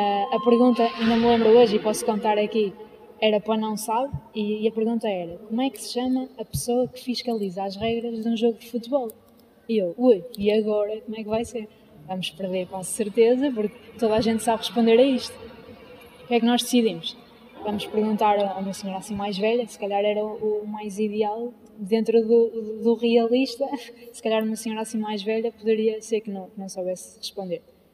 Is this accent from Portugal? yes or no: yes; Portugal; aqui da Oliveira das Mães, que é de onde eu sou também natural.